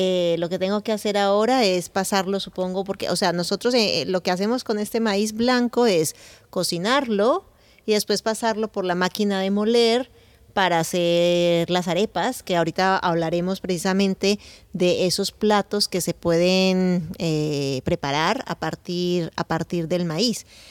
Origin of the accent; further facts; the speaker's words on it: Colombia; yo como colombiana